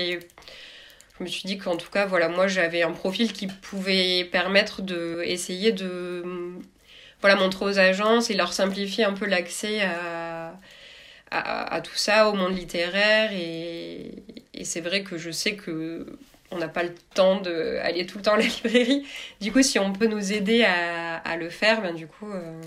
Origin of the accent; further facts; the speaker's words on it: Albi, Occitanie, France; also born or lived in Paris; Moi, j'ai travaillé pas mal d'années à Paris, mais sinon, je viens pas du tout de Paris. Je viens d'Albi à côté de Toulouse.